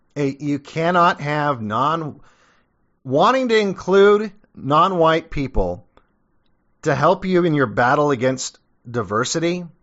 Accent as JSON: {"language": "English", "country": "South Africa", "said": "I'm from South Africa, a place that was overrun with Africans."}